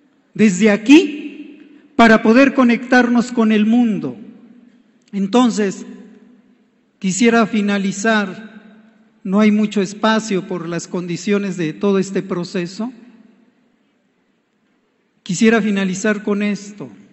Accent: Mexico; No somos franceses ni somos rusos. Somos mexicanas y mexicanos.

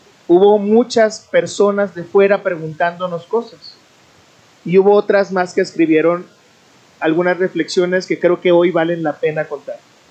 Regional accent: Culiacán, Sinaloa, Mexico; Yo soy de Culiacán, vivo en Culiacán.

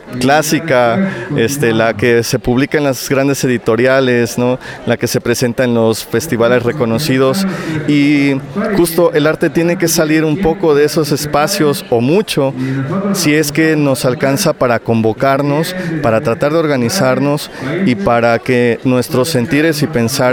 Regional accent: Veracruz, Mexico; por lo menos de la geografía de donde vengo, Veracruz.

